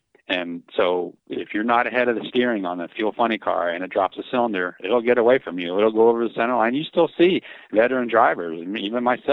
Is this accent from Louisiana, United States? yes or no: no; New Jersey, United States; I grew up in New Jersey. That's where I'm from, the East Coast. And I grew up near Atco Dragway in Englishtown.